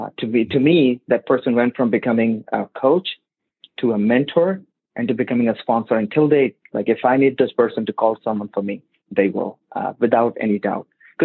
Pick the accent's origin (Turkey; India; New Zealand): India; moved away as an adult; now in United States; I was born and raised in India. So my first job when I moved to the U.S. Was with AT&T.